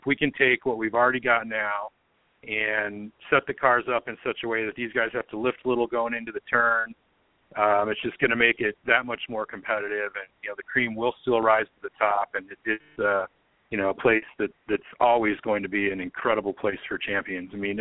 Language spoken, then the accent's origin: English; Detroit, Michigan, United States; I mean, I grew up in the Detroit area. Almost everybody I knew had a parent that either worked for an automaker or an auto supplier.